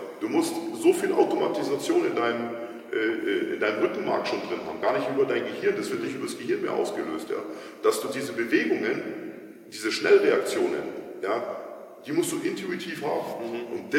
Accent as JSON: {"language": "German", "town": "Munich", "region": "Bavaria", "country": "Germany", "tie": "born or raised there", "said": "ich bin ja polnisches Emigrantenkind, in Perloch aufgewachsen, ja, ich komme aus dem einzigen, oder jetzt Hasenberger noch, aber damals vielleicht eines der härtesten an frühstücklichen Ghettos."}